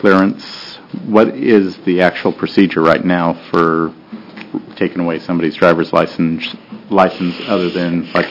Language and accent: English; McMinnville, United States; I'm from McMinnville.